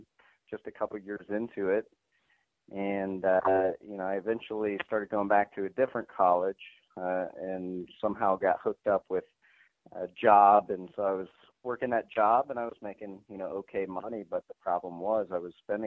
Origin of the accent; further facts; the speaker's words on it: Columbus, Ohio, United States; As I said earlier, I grew up in Columbus, Ohio, and coming into high school, I was, you know, a pretty shy guy.